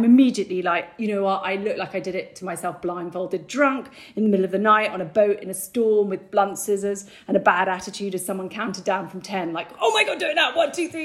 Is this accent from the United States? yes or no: no; United Kingdom; I'm so British.